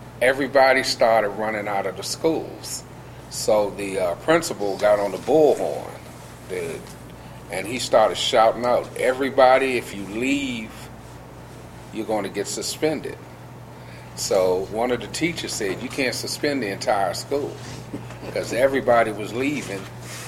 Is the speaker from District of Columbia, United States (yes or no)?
yes; Washington, District of Columbia, United States; I was raised up in Capitol Hill, right there northeast, right, a few blocks from Union Station.